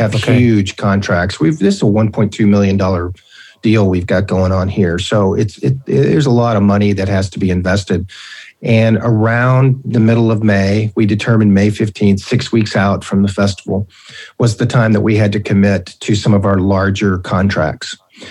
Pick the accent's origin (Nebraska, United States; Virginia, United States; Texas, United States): Texas, United States; now in Fort Worth, United States; my wife and I moved to Fort Worth. You know, we're originally from Texas.